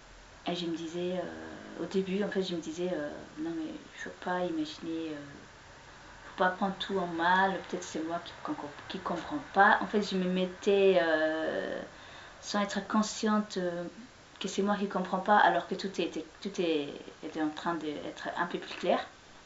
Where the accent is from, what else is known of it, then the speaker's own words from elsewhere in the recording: Djibouti; Et ce qui est bien chez moi à Djibouti, les filles sont éduquées et elles travaillent.